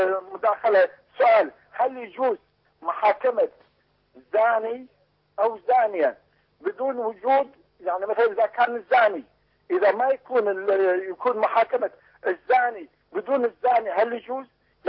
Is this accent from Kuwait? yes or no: yes; Kuwait